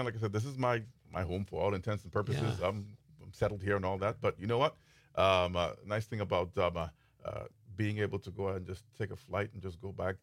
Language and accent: English; Ghana; moved away as an adult; now in Appleton, United States; Yeah, I'm originally from Ghana in West Africa.